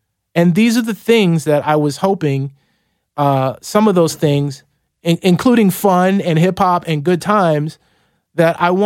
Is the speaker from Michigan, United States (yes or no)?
no; Silver Spring, Maryland, United States; And I remember that growing up in the inner city. I came from Silver Spring, Maryland. I fucking sound funny.